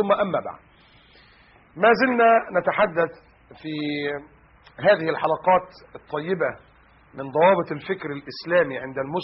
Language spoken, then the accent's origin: Arabic; Egypt; في السعودية الحداد عندهم أبيض مثلا، الحداد عندنا في مصر أسود